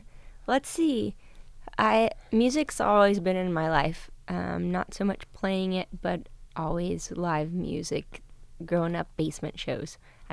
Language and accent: English; Kentucky, United States; I'm from Coventonky. I guess I don't know why I talk the way I talk.